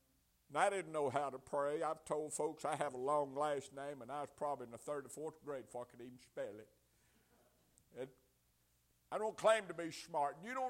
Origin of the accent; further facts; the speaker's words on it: Tennessee, United States; I was raised up in Tennessee, and when my daddy had TB, and they was 4 of us boys.